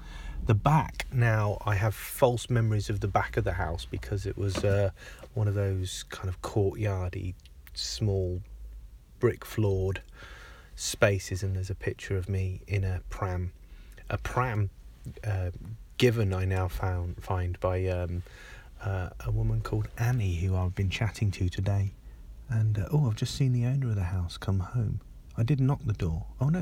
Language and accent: English; Coventry, West Midlands, United Kingdom; born there; I was born in Walsgrave Hospital